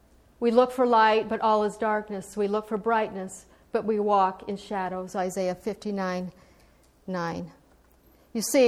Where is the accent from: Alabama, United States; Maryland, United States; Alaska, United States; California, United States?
Alaska, United States; now in New Hampshire, United States; I was pretty new to New Hampshire. I was far away from my family and the familiarity of my home state, Alaska.